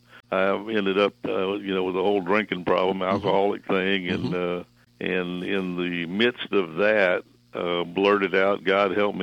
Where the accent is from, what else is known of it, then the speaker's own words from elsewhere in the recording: Galveston, Texas, United States; I grew up in Galveston, Texas.